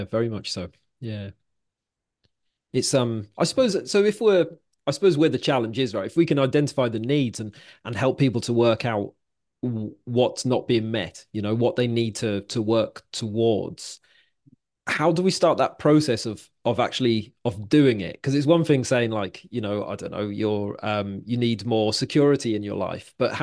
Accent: Wales, United Kingdom; now in Liverpool, United Kingdom; I live near Liverpool now. I'm originally from Wales, so I'd moved here because I'd met my wife.

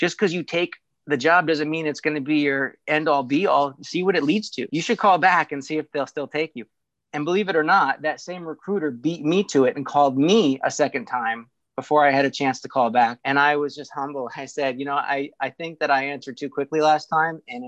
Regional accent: Ridgewood, New Jersey, United States; now in New York City, United States; Yeah, well, I grew up in the Northeast in Ridgewood, New Jersey, about 15 miles from New York City. And then I ended up moving to New York City.

